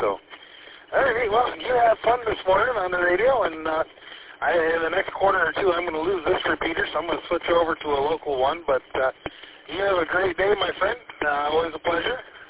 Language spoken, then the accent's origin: English; Vanderbilt, Michigan, United States; I was born and raised there in Vanderbilt and Snow Belt of America, you know.